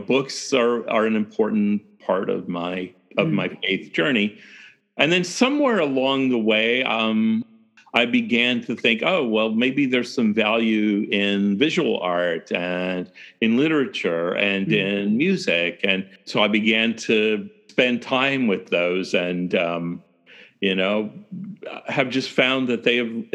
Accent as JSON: {"language": "English", "town": "Eugene", "region": "Oregon", "country": "United States", "tie": "born or raised there", "said": "Yeah, I live in Eugene, Oregon. I grew up kind of in this vicinity."}